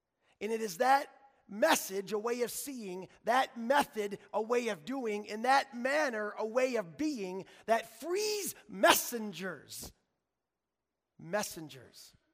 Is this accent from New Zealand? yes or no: no; Holland, Michigan, United States; yesterday we had the chance to celebrate her life in the church that I grew up in Maranatha Christian Reformed Church in Holland, and with the friends of my parents.